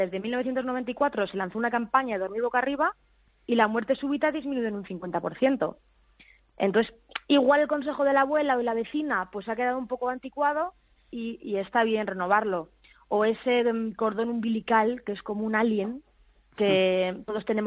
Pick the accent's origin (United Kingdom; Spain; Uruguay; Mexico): Spain; Cuenca, Castilla-La Mancha; yo soy manchega, que yo soy de Cuenca.